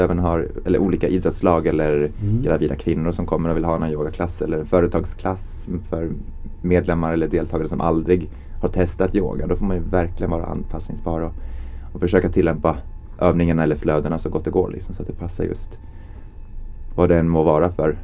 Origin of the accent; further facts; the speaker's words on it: Skövde, Västra Götaland County, Sweden; born there; now in Stockholm, Sweden; jag har en finsk mamma och en rysk pappa. Men jag är född i Sverige, i Skövde. Så ja, Skövde är väl egentligen hemma, men jag bor i Stockholm. Jag har bott här i 15-16 år